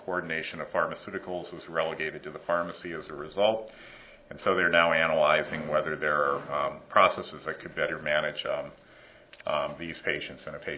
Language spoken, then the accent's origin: English; Iowa, United States; I grew up in Iowa, so I always love the optimism of people from Wisconsin.